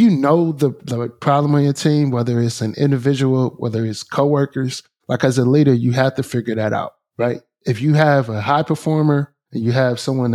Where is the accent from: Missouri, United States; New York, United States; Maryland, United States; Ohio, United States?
Ohio, United States; Canton; Well, I'm from Canton, Ohio, right? So it's an old manufacturing city.